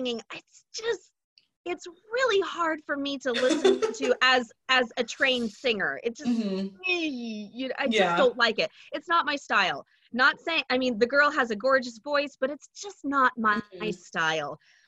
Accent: Texas, United States; I'm a Texan, born and raised in Texas, but my parents are both from the West Coast, and so I don't sound like it. And I don't even use the word y'all.

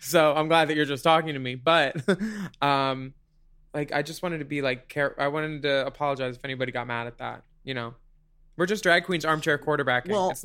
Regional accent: Pennsylvania, United States; Because what? We're girls from Pennsylvania, babes.

